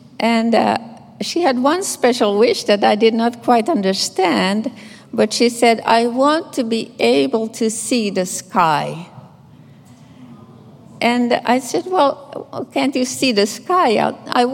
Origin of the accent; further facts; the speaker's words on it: Finland; English is a second language; now in Phoenix, United States; And I'm stationed in Phoenix, Arizona. Originally, I come from Finland. That's why I have an accent.